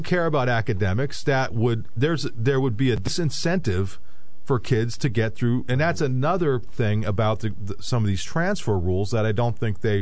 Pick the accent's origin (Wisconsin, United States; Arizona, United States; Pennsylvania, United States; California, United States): Pennsylvania, United States; Hazleton; From my hometown, Hazleton.